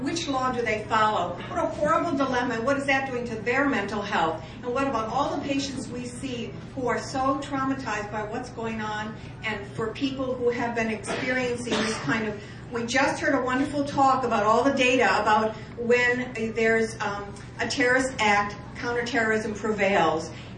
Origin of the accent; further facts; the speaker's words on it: Santa Cruz, California, United States; from Santa Cruz, a clinical psychologist.